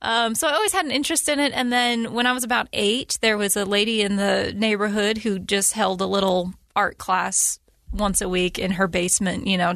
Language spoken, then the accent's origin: English; Utah, United States; I was born and raised here in Utah.